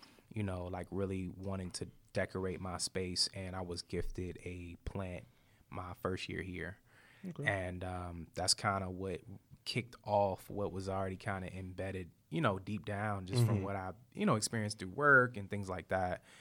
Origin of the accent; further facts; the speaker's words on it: Henderson, North Carolina, United States; I grew up in North Carolina, so it was kind of like a coming home thing for me.